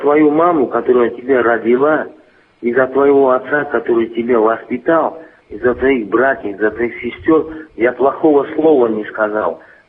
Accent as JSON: {"language": "Russian", "town": "Dushanbe", "country": "Tajikistan", "tie": "born or raised there", "said": "Я сам родом со Средней Азии, из города Душанбе."}